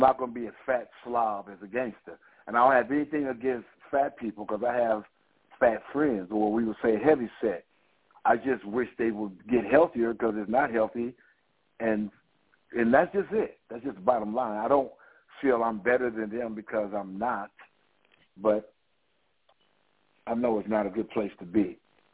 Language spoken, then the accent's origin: English; Detroit, Michigan, United States; that were done in Detroit, Michigan, my hometown, that will be released